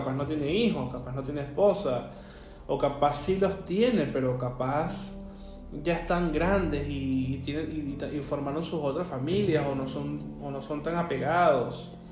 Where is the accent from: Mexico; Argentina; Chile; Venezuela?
Venezuela; en ese entonces yo tenía 18 años, o sea, vengo de Venezuela.